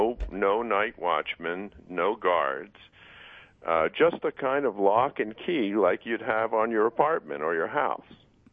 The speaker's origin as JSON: {"language": "English", "town": "Baltimore", "region": "Maryland", "country": "United States", "tie": "born or raised there", "said": "actually, that's where I was too, Danny. That I grew up in Baltimore."}